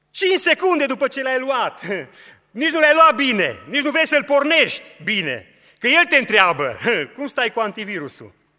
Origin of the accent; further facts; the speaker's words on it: Romania; Eu am crescut în România la țară.